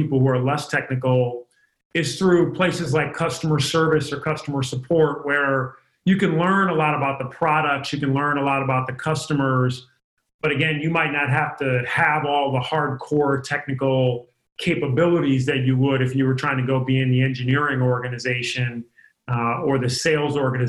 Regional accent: Cleveland, Ohio, United States; now in San Francisco Bay Area, United States; I love being in the Bay Area. I grew up in Cleveland

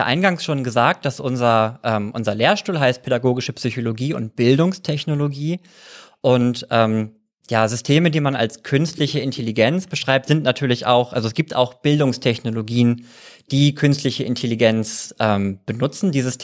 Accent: Kiel, Schleswig-Holstein, Germany; ich bin gar nicht aus dem Ruhrgebiet. Ich bin gar nicht aus NRW. Ich bin in Schleswig-Holstein in Kiel aufgewachsen, bin dann in einem Dorf bei Kiel zur Schule gegangen

